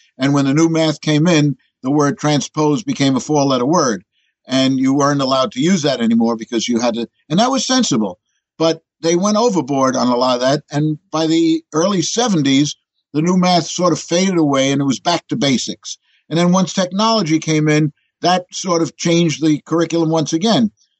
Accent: New York City, New York, United States; when I'm in Europe, I'm not introduced as an American. I'm introduced as a New Yorker.

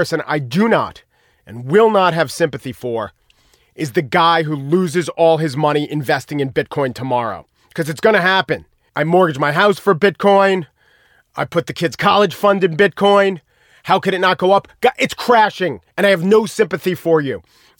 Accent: New York, United States; As a New Yorker, I'm no better. I was just raised in a different environment with, knishes and better cuisine.

